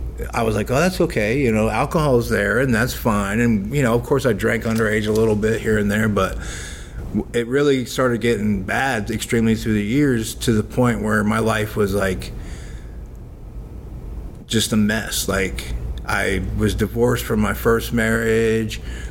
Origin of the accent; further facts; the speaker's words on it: Tampa, Florida, United States; Well, basically, I'm a third generation Floridian. I'm from Tampa, Florida. I was born in 1971, so I'm 51 years old.